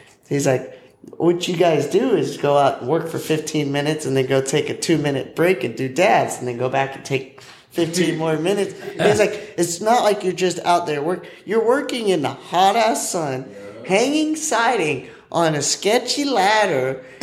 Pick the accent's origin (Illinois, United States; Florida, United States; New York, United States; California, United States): Florida, United States; Well, here.